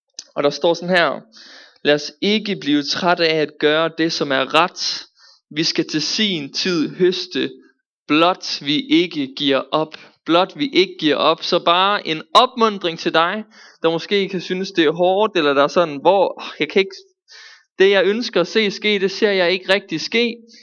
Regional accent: Aarhus, Central Denmark Region, Denmark; now in Randers, Denmark; og jeg er 23 år gammel, og jeg er jo egentlig fra Aarhus.

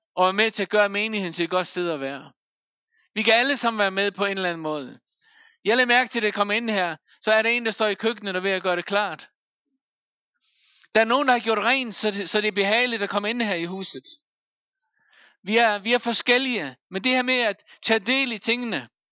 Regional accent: Faroe Islands; now in Denmark; Jeg kommer fra Færøerne, og jeg har nogle ting med mig fra Færøerne

